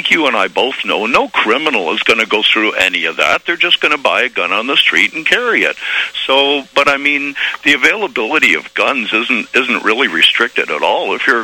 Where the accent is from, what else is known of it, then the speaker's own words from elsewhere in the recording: Canada; Being a Canadian, I'm pretty much of a pacifist, really.